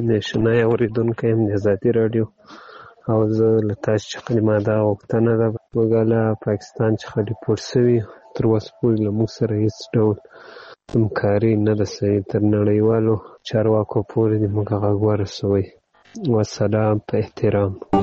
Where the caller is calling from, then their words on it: Ghazni, Afghanistan; also born or lived in Pakistan; زه د غزنی دی ولایت دی اکتی ولسوالی څخه تاسو ته پیغام پریږدم.